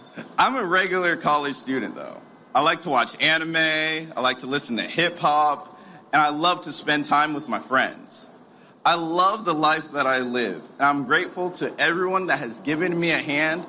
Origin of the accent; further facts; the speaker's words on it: Orlando, Florida, United States; I was born and raised in Orlando, and I grew up right here in the Paramore neighborhood with a single mother and four siblings.